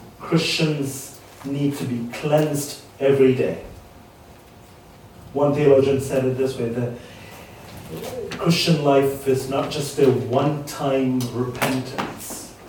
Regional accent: Sri Lanka; now in United Kingdom; I come from Sri Lanka, and we have the Sri Lankan highlands of our own.

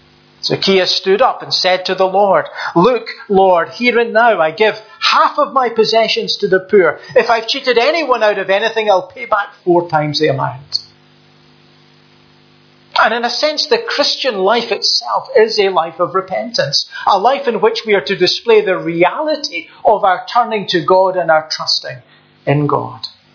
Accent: Scotland, United Kingdom; where I grew up in Lanarkshire, we lived not far from the Clyde Valley, where they have all the garden centres and all manner of different fruit orchards.

